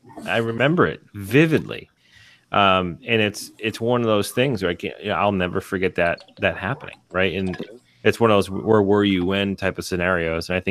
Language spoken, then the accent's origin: English; Massachusetts, United States; Growing up in Massachusetts, we had a lot of focus on that, too